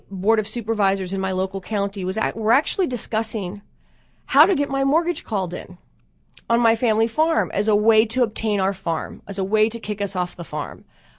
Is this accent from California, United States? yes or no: no; Mount Vernon, Virginia, United States; And I grew up in Virginia in Mount Vernon.